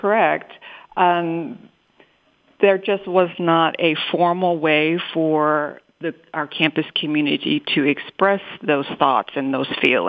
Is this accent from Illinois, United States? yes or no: yes; Chicago, Illinois, United States; I've not been here that long. I'm originally from Chicago. I visited my grandparents' farm every summer, every holiday, Christmas holiday.